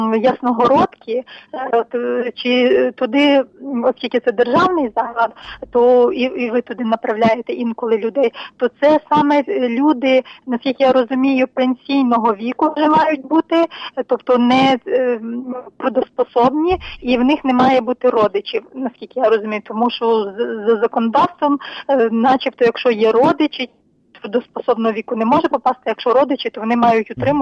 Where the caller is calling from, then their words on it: Rivne, Rivne Oblast, Ukraine; Слава Богу … з Рівного.